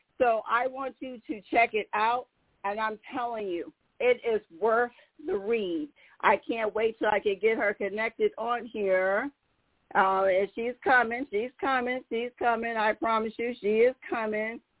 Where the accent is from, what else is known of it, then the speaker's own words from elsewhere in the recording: South Carolina, United States; She hails from, she's a local because I'm from South Carolina